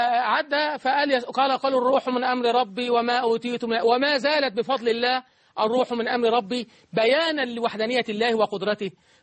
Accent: Egypt; عندنا في مصر

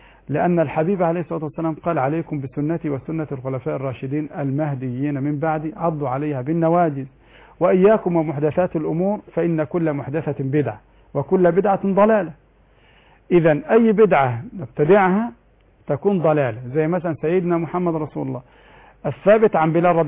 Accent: Egypt; عندنا في مصر

